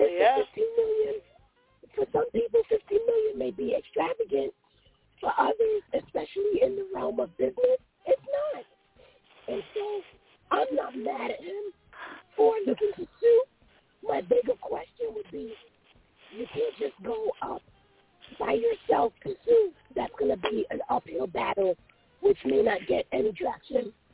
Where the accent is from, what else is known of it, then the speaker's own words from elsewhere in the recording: Queens, New York, United States; I grew up in South Jamaica, Queens, and what he's experiencing in Burger King, I would experience with the local Chinese food stores, with the corner bodegas.